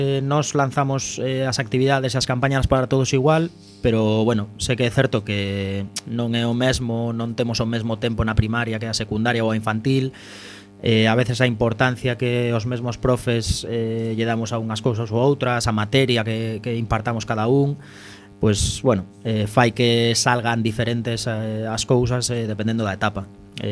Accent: La Rioja, Spain; Galician is a second language; Bueno, eu estou moi contento, pese a ser o único riojano. Perdoádeme o meu galego, xa sabedes que non é o meu idioma natal

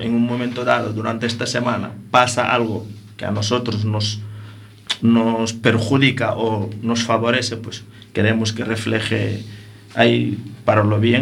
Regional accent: Dakar, Senegal; now in Coruña, Spain; Dakar, la capital, que son 10, donde soy yo exactamente, se llama Piquine.

